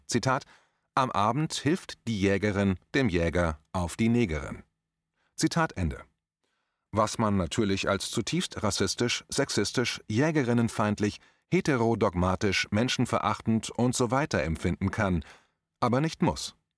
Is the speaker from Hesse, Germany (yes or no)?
yes; Limburg, Hesse, Germany; in meiner alten Heimatstadt Limburg